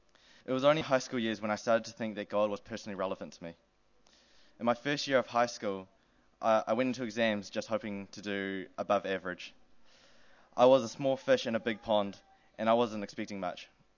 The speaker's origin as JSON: {"language": "English", "town": "Palmerston North", "region": "Manawatū-Whanganui", "country": "New Zealand", "tie": "born there", "said": "I was born in Palmerston North and I grew up in a Christian family."}